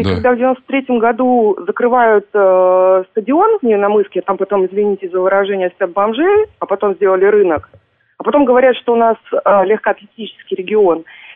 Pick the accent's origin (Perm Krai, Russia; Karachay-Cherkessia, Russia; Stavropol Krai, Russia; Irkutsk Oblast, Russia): Stavropol Krai, Russia; Stavropol; now in Moscow, Russia; Да, я родом из Ставрополя, живу в Москве достаточно давно.